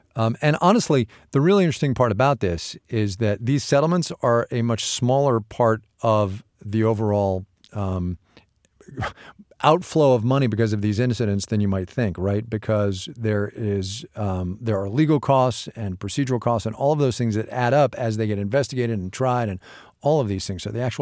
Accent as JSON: {"language": "English", "region": "East Coast", "country": "United States", "tie": "born or raised there", "said": "I grew up on the East Coast, right?"}